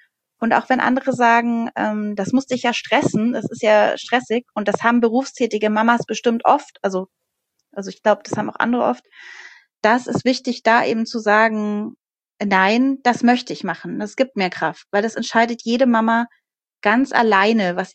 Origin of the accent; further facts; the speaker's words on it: Bavaria, Germany; Also ich bin aus Bayern.